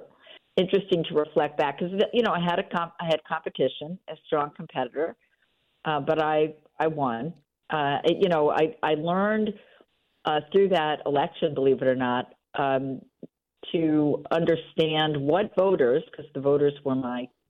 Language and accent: English; Brooklyn, New York, United States; now in Westchester County, United States; So I grew up in Brooklyn, New York, originally from the city, and moved to Westchester County when I got married.